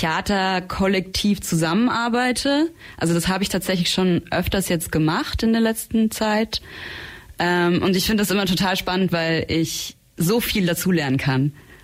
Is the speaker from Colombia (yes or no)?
no; Trentino-Alto Adige, Italy; Also ich bin ursprünglich aus Südtirol, aus auch einem sehr süßen kleinen Dorf